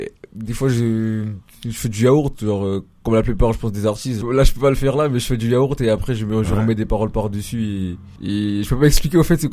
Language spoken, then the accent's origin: French; Toulouse, Occitanie, France; On est de Toulouse, Toulouse centre, en plein centre. Mais après, chacun vient un peu d'ailleurs.